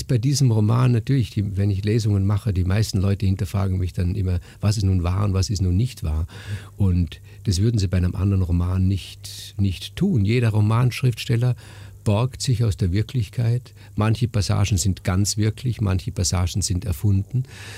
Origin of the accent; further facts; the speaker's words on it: Vorarlberg, Austria; Ich komme ja aus Österreich, aus Vorarlberg.